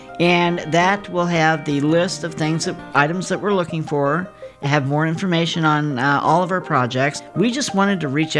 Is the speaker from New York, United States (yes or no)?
no; Indianapolis, Indiana, United States; moved away as an adult; now in Muncie, United States; I am originally from Indianapolis. Came up here to Muncie in 2004